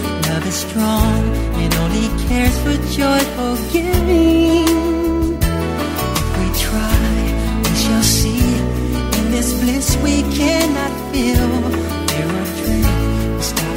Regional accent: Craiova, Dolj, Romania; sunt și de la Craiova.

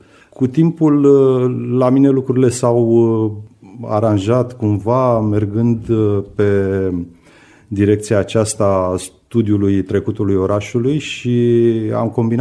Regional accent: Craiova, Dolj, Romania; m-am născut în Craiova și încă de mic copil am simțit bucuria de a mă plimba pe străzile orașului

